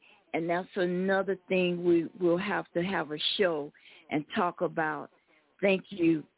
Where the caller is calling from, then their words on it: Sierra Vista, Arizona, United States; And I'm calling you from stolen land in Cochise County, Arizona, Fort Huachuca, Sierra Vista.